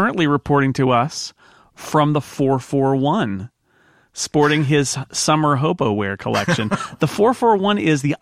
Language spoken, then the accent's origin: English; Australia; Being an Australian, with the temperature being between 35 to 40 degrees centigrade on Christmas Day, that's hot.